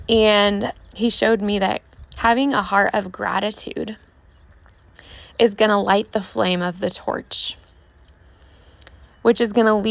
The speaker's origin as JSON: {"language": "English", "region": "Pacific Northwest", "country": "United States", "said": "So we're from the Pacific Northwest, and you guys, if you're from here, you are familiar with blackberry bushes"}